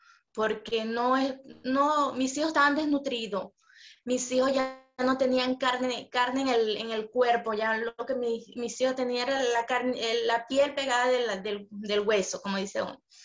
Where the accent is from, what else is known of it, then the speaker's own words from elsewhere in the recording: Venezuela; now in Campinas, Brazil; ahorita me encuentro en Campinas, São Paulo, centro de Campinas. Soy venezolana, tengo 32 años, madre soltera de 3 niños